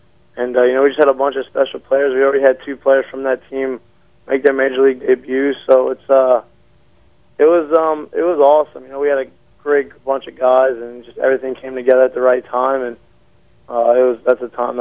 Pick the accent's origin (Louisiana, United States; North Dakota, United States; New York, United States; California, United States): Louisiana, United States; I'm from Louisiana. I live, you know, my hometown's 45 minutes west of Baton Rouge. So, or east of Baton Rouge, sorry.